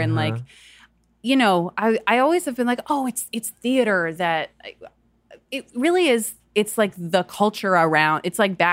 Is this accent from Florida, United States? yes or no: no; New York, United States; I grew up in the South Street Seaport in New York.